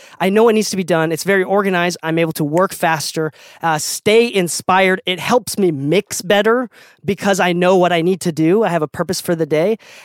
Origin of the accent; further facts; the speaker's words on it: Okinawa, Japan; Like, I'm from an island, right? I'm from Okinawa, Japan.